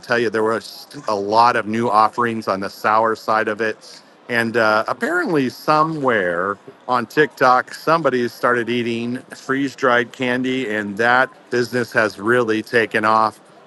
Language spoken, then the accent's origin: English; Pacific Northwest, United States; as a kid growing up in the Pacific Northwest, I used to eat a lot of.